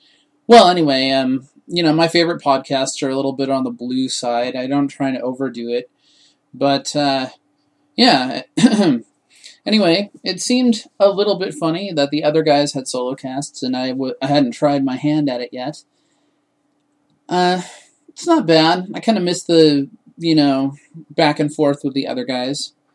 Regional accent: Renton, Washington, United States; I'm from Renton, Washington, which is a suburb of Seattle, Washington.

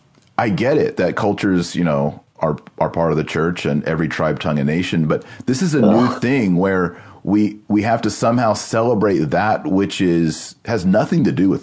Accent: Texas, United States; we're from Texas, so we're going to be wearing our indigenous traditional Texas clothing.

